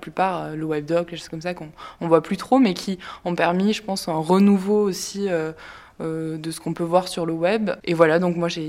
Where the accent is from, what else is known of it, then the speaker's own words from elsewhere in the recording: Occitanie, France; Moi, je suis originaire du Tarn et je viens de Toulouse, donc il y a une grande ville.